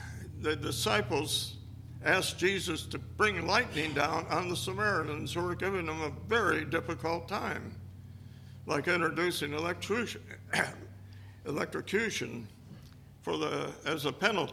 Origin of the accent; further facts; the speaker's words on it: Detroit, Michigan, United States; now in South Dakota, United States; I grew up in Detroit, the Motor City.